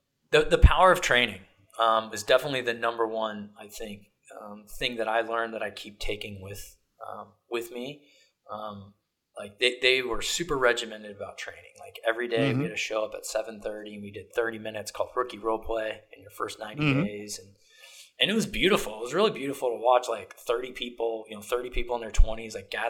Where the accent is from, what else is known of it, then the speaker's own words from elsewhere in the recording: Ohio, United States; He was originally from Ohio. I was from Ohio. This is in Gardena, California at the time.